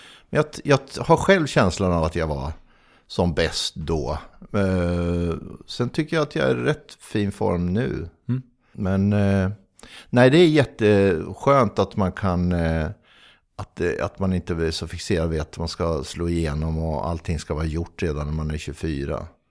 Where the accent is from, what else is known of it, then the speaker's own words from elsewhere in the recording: Norrköping, Östergötland, Sweden; born there; Men det står väl att jag är född i Norrköping